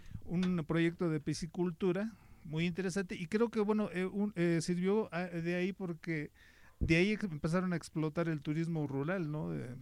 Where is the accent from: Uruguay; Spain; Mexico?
Mexico; State of Mexico; Esto lo digo porque yo provengo del Estado de México.